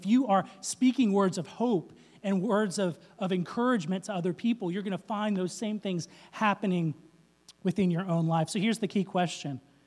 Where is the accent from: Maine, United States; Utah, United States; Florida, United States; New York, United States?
Florida, United States; And I grew up in Florida. I was born in Florida, and I spent more time in the first few years of my life in the water than on land